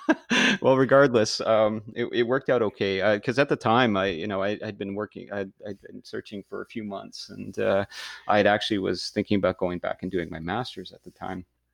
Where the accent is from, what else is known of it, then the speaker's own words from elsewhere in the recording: Tobique First Nation, New Brunswick, Canada; I grew up in the Tobik First Nation, Nigukuk-Ulistigwik, First Nation in Tobik in northern New Brunswick.